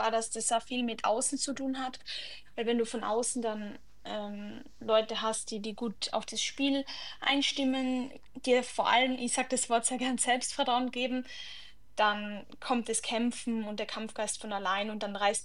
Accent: Zirl, Tyrol, Austria; Genau, also ich komme ja aus Tirol, aus dem wunderschönen Dorf Zirl. Das ist ungefähr 15 Minuten von Innsbruck entfernt.

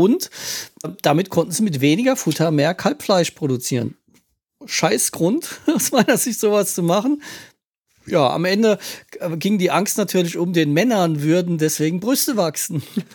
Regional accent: Rhineland-Palatinate, Germany; Ich bin betroffen, ich komme aus der Pfalz und finde Pfälzer Wein eigentlich ganz gut.

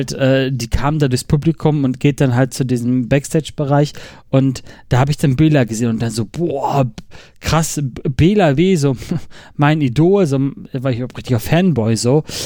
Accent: Hamburg, Germany; also ich komme aus Hamburg

